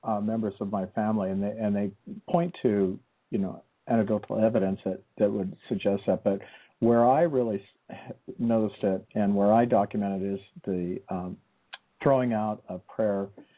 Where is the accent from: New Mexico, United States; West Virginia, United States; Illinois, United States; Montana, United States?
Montana, United States; Great Falls; When I was growing up in Great Falls, Montana, in the 1960s, we used to have nativity pageants during Christmas.